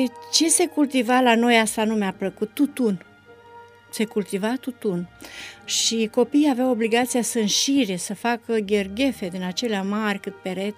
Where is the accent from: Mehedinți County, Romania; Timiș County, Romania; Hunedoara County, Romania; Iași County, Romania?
Iași County, Romania; born there; M-am născut în regiunea Iași, într-un sat frumos de deal. Zona în care m-am născut e superbă.